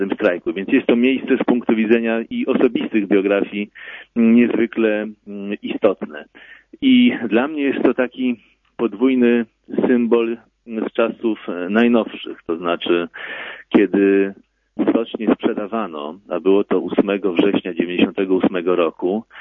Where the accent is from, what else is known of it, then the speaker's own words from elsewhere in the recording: Gdańsk, Pomeranian Voivodeship, Poland; Ja pierwszy raz jestem z Gdańska, więc pod stocznię podjechałem pierwszy raz w 78 roku, jak miałem 12 lat.